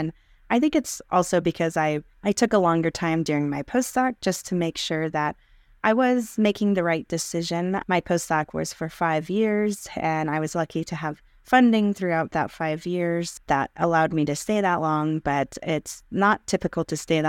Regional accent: Arizona, United States; now in Colorado, United States; I grew up in Arizona and in my tribal community in northeastern Arizona, and then went to Arizona State for my undergraduate

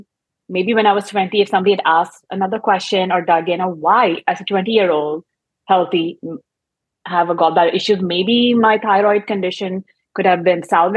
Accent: India; English is a second language; moved away as an adult; now in United States; So I'm an Indian immigrant. This year marked my 20 years in this country.

